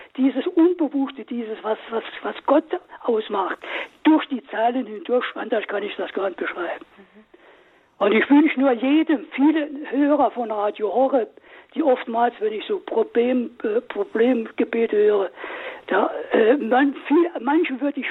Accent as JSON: {"language": "German", "region": "Saarland", "country": "Germany", "said": "ich komme aus dem Kohle, aus dem Bergmannsmilieu des Saarlandes."}